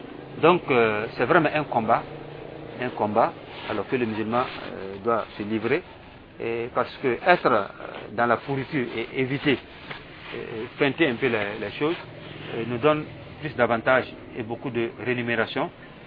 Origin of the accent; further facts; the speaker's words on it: Burkina Faso; Vous savez que chez nous, au Burkina Faso, comme dans les pays laïcs, la musique est un frein.